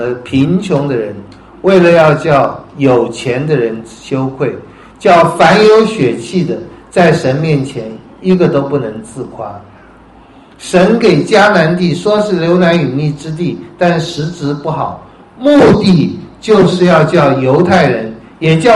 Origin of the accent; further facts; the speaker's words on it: China; 如同我们中国人逃避灾难的时候